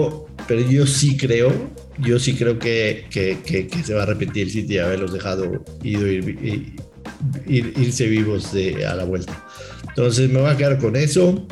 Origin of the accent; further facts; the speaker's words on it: Mexico; soy mexicano, pero me da absolutamente lo mismo si van o no